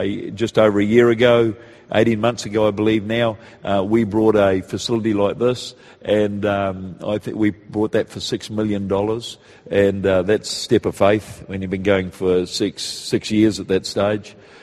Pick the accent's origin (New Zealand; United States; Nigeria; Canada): New Zealand; I am a Kiwi. I've been asked twice today how long you're over from Australia for. I am a Kiwi, all right? And we live here. We live in Auckland.